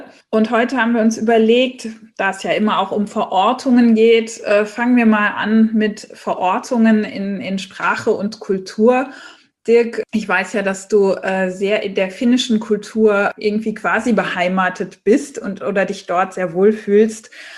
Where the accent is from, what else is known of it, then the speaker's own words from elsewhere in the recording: Saarbrücken, Saarland, Germany; born there; Ich bin ja in Saarbrücken geboren und wir sind ja Grenzregion. Und Französisch war auch meine erste Fremdsprache.